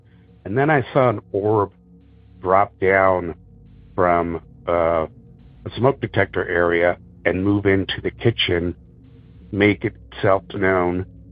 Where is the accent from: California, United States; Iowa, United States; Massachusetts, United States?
California, United States; San Francisco; I mean, there was occurrences as a kid growing up in San Francisco.